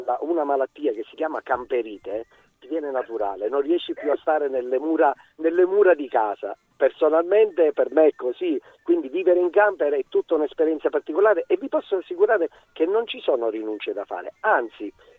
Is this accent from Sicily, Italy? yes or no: yes; Sicily, Italy; perché noi, essendo siciliani, ci piace promuovere la Sicilia